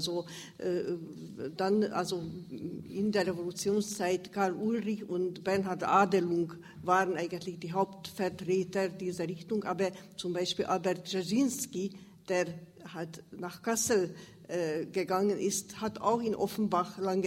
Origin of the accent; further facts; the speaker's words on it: Hungary; German is a second language; now in Germany; also ich bin eigentlich Ungarin geboren, das werden Sie an meinem harten Akzent immer wieder hören, lebe aber seit 1974 in der Bundesrepublik